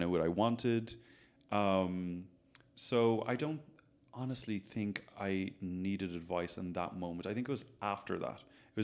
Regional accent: Ireland; I grew up in Ireland I dealt with what I had to deal with. I think now it's more so, how do I come back to Ireland now and talk about these things?

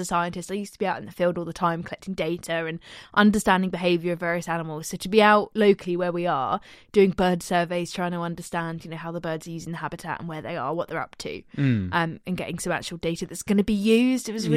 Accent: Southern United States, United States; accent: southern; No, I'm from down south. So okay. My normal voice is my southern accent.

